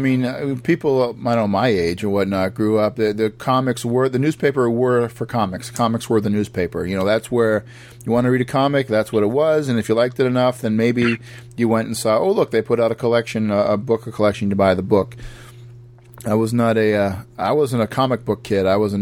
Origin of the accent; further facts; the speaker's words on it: Massachusetts, United States; I'm from Massachusetts, and if it was over in Eastern Mass, where all my family is and whatnot